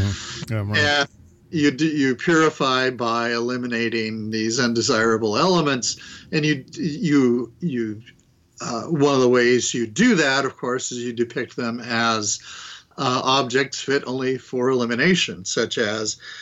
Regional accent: Idaho, United States; I grew up in the West, in the interior West. I'm from Idaho

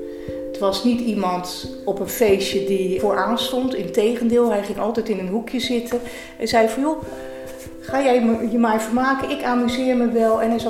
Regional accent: Delft, South Holland, Netherlands; ik ben 59 jaar, geboren en getogen in Delft.

